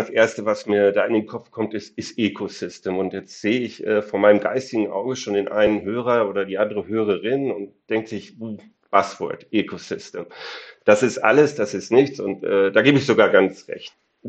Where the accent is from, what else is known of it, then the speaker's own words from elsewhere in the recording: Germany; wenn ich jetzt als Deutscher nach Finnland gucke, wie gesagt, ich bin seit 10 Jahren dabei, dann merke ich einen Unterschied zwischen Deutschland und Finnland.